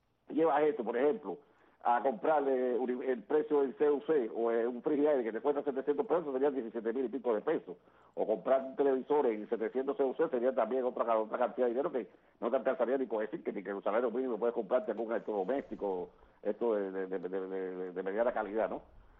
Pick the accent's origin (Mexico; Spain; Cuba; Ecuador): Cuba; somos ciudadanos cubanos